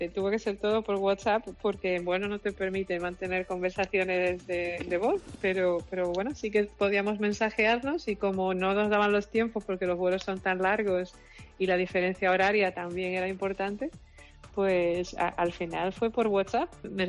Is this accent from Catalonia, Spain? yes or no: no; Andalusia, Spain; moved away; que no vivo en Andalucía en estos momentos, pero sí que vuelvo cada vez que puedo. Estoy mucho por mi tierra y la llevo allá donde voy.